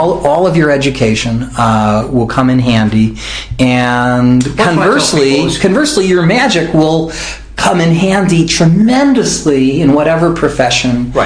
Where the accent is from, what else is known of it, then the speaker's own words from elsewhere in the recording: Cleveland, Ohio, United States; this was growing up in Cleveland, Ohio